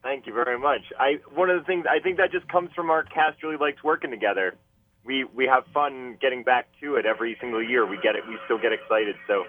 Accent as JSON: {"language": "English", "region": "Maine", "country": "United States", "said": "the writers who know I'm from Maine made me make fun of Maine in that stump speech"}